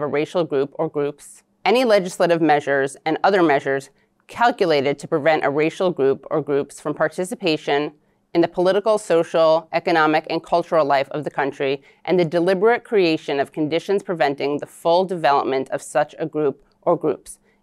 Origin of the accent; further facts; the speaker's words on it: New York City, New York, United States; born there; I was born in New York City. My great-grandparents and the family before them were from Eastern Europe.